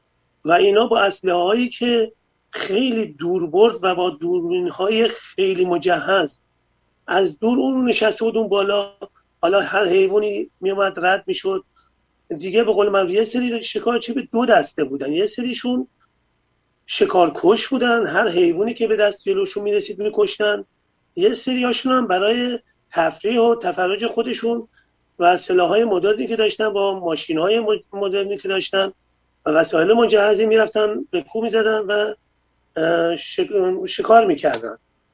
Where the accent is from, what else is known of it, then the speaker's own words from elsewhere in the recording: Iran; moved away as an adult; now in Netherlands; از ایران اومدم بیرون و اومدم هلند